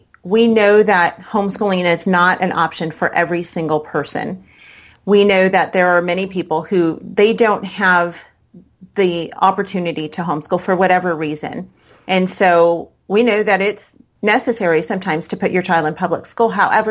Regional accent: California, United States; now in Savannah, United States; Right now, we are in the Savannah, Georgia area. This is not home for us. Like you said, we are from California.

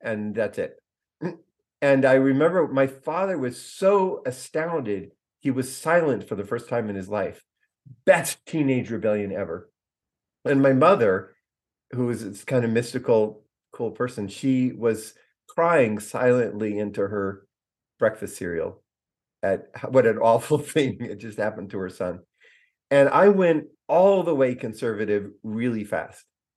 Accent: California, United States; So I'm a kid from the Redwood Forest and the Pacific Coast.

